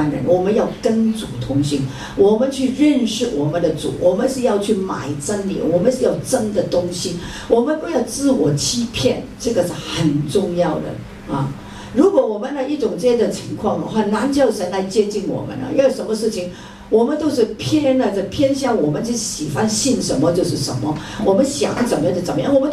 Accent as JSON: {"language": "Chinese", "country": "United States", "said": "我们美国人很喜欢，很爱我们的宠物啊"}